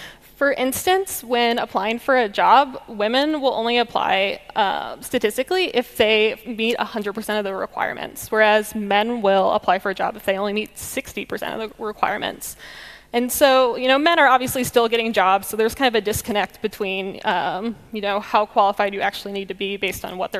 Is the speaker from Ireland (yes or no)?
no; Kansas City, Missouri, United States; And I'm from Kansas City, Missouri. It's right there in the middle of the US.